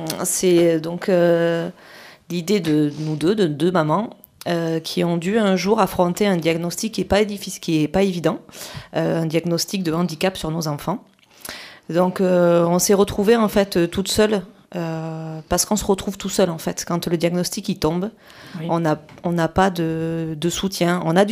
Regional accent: La Réole, Nouvelle-Aquitaine, France; Je suis originaire de La Réole. Et donc j'habite sur La Réole.

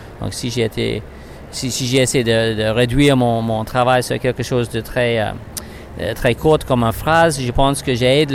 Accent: Australia; French is a second language; peut-être vous entendre que j'ai un léger accent et je suis australien, donc, mais je parle français le mieux que je peux.

